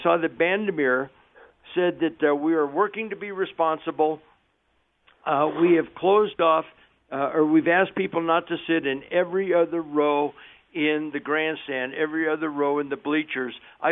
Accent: California, United States; I grew up in Southern California

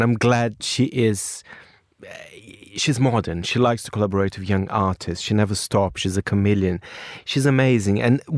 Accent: Brazil; Yes, I'm from Brazil. I had to choose something Brazilian.

